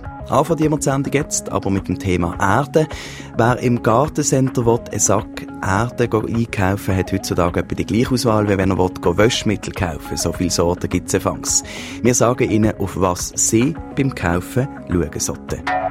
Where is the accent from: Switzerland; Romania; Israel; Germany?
Switzerland; Bei uns in der Schweiz, da ist der Abbau von Torf seit Ende der 80er Jahre aus Naturschutzgründen verboten.